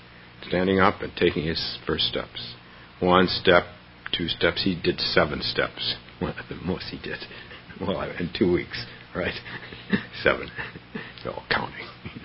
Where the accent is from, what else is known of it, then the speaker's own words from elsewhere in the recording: San Francisco, California, United States; Excuse me, I'm from San Francisco